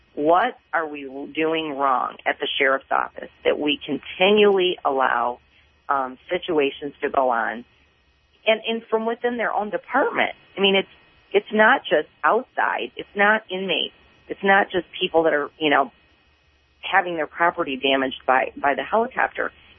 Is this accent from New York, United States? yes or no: no; Pontiac, Michigan, United States; And Tony, I'm from Pontiac. My family owns stores in the city and right outside of the city, Felice's Markets, for years and years and years.